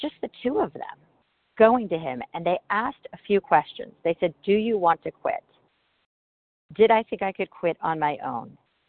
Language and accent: English; California, United States; from Southern California, gratefully recovered today